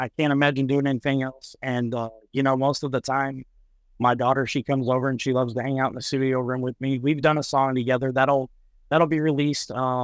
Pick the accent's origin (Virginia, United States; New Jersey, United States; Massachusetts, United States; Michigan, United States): Michigan, United States; I'm from Michigan. So like there's really not a whole lot to do other than hit back roads